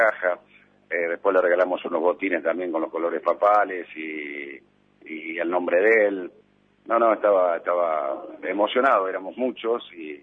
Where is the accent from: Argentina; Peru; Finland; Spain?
Argentina; Me siento con una satisfacción enorme, enorme. Como argentino